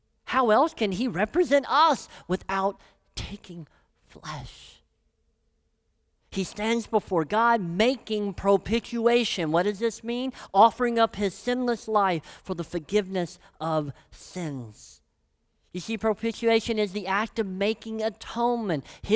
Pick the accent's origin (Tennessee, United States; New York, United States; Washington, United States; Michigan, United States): Tennessee, United States; I grew up in Tennessee, you can kind of tell where that comes from.